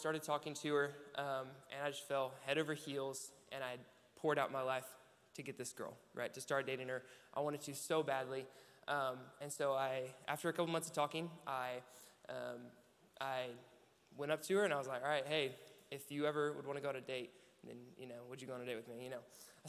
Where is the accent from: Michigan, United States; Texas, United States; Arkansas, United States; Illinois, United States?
Arkansas, United States; Conway; I'm from Conway, Arkansas. I lived here my whole life